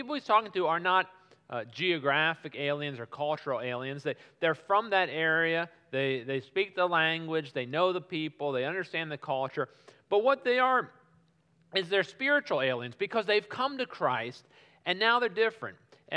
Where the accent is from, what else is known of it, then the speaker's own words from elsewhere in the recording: Arlington, Virginia, United States; My wife and I, we're from Arlington, we're one of some of the few people